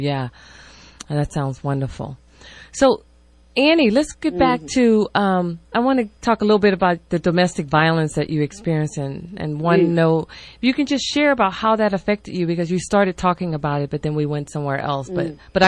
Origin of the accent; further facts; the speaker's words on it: the South, United States; I mean, I grew up in the South, so, you know, in the black community there, you know, it was kind of similar.